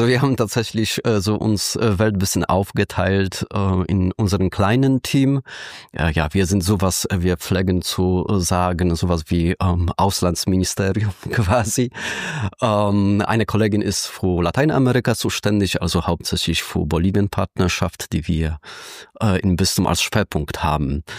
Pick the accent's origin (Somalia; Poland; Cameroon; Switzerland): Poland; Ja, ich komme aus Polen, daher